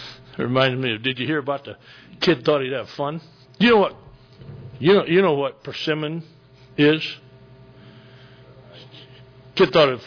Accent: Michigan, United States; I know I grew up in Michigan, and we graft a lot of trees. At my house in Michigan, on my farm

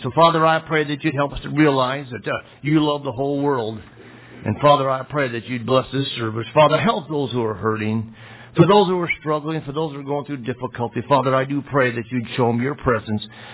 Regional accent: Texas, United States; I'm from Texas. We don't get it very often down there, thank God.

